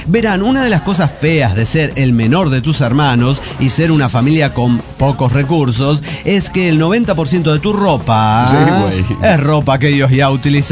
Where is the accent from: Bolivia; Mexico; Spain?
Mexico; Monterrey, Nuevo León; now in Veracruz, Mexico; Lo que pasa es que soy de Monterrey, pero tengo un nuevo 9 años viviendo en Veracruz.